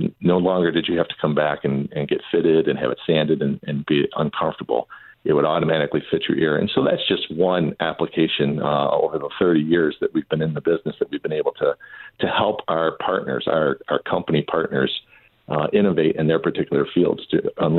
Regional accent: Michigan, United States; Well, I grew up in Southeast Michigan, and you know, spent a lot of time rolling around in the automotive industry.

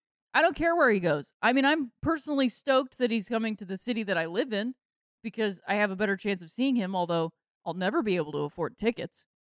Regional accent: Akron, Ohio, United States; My hometown of Akron has had the same mayor for something like 25 years.

